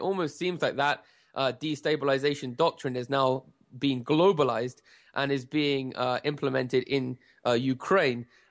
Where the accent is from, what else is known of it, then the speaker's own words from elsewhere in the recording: United Kingdom; I come from the United Kingdom.